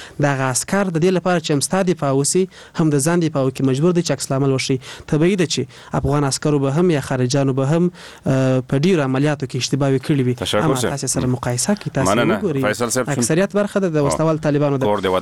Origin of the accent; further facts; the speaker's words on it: Kandahar, Afghanistan; زه خپل د کندهار يم زه خپل د کندهار پنجوایی پیژنم